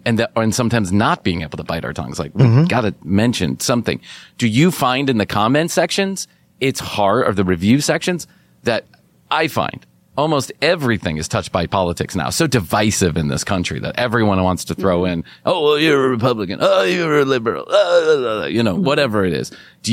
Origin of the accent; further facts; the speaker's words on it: Chicago, Illinois, United States; I get the I grew up in Chicago, right? So I get that kind of Midwest vibe.